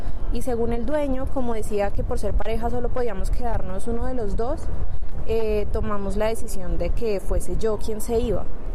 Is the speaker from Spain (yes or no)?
no; Chaparral, Tolima, Colombia; born there; nací en Chaparral, Tolima.